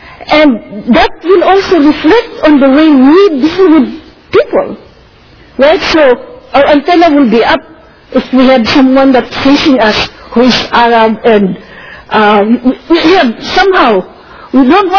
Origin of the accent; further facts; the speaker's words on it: Philippines; because I am Filipino and I can speak a particular language, but I cannot claim to know any of the other communities.